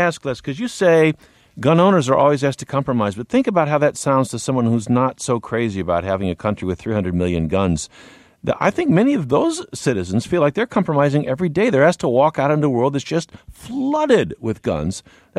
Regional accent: Bloomington, Illinois, United States; Herman, you sound very level-headed there in Bloomington, Illinois, my hometown.

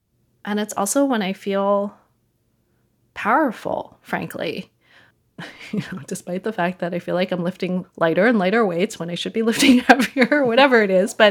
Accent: United States; you know, as someone who grew up, you know, I'm Chinese American.

